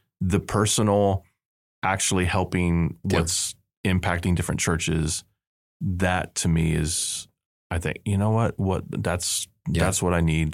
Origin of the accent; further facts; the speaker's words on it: Vermont, United States; And I wanted Paul mainly because he was coming from Vermont and I came from Vermont.